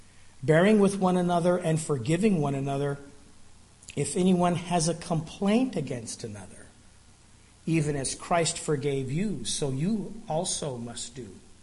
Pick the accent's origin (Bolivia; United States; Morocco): United States; Denver, Colorado; I'm from Denver and I follow the Broncos.